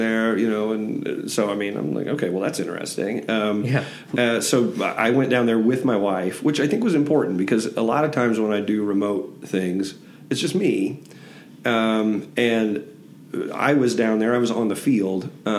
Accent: Indiana, United States; now in Flint, United States; I grew up in Northern Indiana, so you kind of default follow Chicago sports.

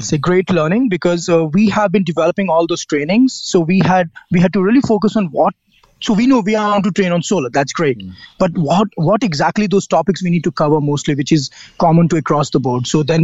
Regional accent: India; also born or lived in Ranchi / Jodhpur / Mumbai / Bangalore; And we moved around a lot in India. So I was born in Ranchi, that's in Jharkhand. Then we moved to Jodhpur, Mumbai, Bangalore, Guwahati. So I moved a lot.

